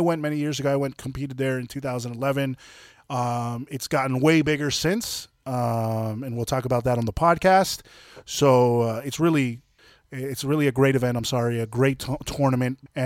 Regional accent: Florida, United States; And I, you know, I want to go out on a limb and say this because I'm from Florida

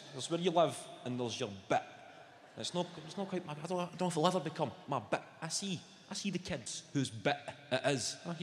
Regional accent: Clydebank, Scotland, United Kingdom; I grew up in a council house. I grew up in Clybank. Got a lot of people know that. Famous place.

